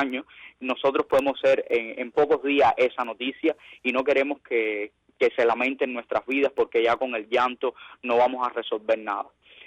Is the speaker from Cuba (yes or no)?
yes; Cuba; Somos ciudadanos cubanos